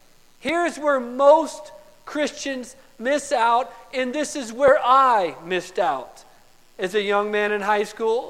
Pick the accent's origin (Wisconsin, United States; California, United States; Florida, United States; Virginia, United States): Florida, United States; West Palm Beach; also born or lived in Gallup, New Mexico; I was born in Gallup, New Mexico. Most of you understand that, and lived for about 8 months on the Navajo Indian Reservation before my dad got a collapsed lung, my mom got a blood clot, and I was taken, they moved back to South Florida, to West Palm Beach, Florida, for 8 years.